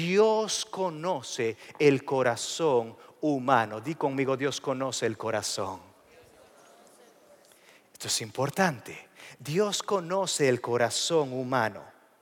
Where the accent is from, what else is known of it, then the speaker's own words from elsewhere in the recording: El Salvador; Estando en mi país, El Salvador, fuimos a la casa de una tía.